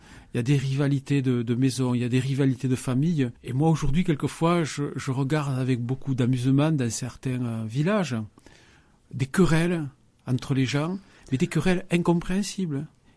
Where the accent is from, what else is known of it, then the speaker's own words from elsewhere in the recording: Occitanie, France; je suis du Nébouzan et du Comminges.